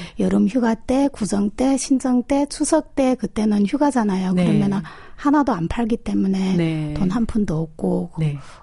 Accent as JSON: {"language": "Korean", "country": "China", "moved": "as an adult", "lives_now": "South Korea", "said": "제가 뭐라 그럴까 중국에서 이렇게 한국에 시집 와서 네. 어려운 부분도 많잖아요."}